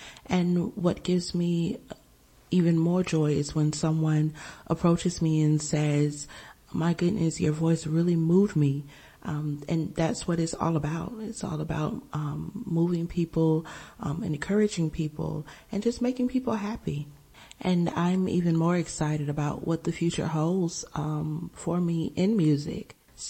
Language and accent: English; Alabama, United States; now in Tampa, United States; I am originally from Alabama, but I currently live in Tampa, Florida.